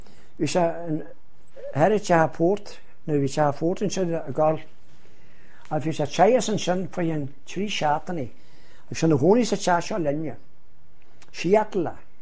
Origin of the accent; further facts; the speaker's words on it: Ireland; I'm Irish, I just am proud of it.